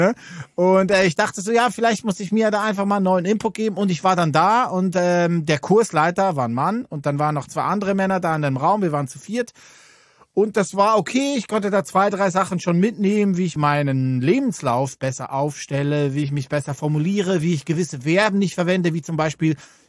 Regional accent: Switzerland; Als Schweizer bleibt man ja ruhig

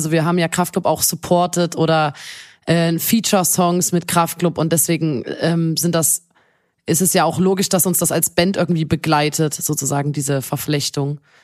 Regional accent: Chemnitz, Saxony, Germany; Da, bei uns in Chemnitz gibt's das Kosmonautenzentrum

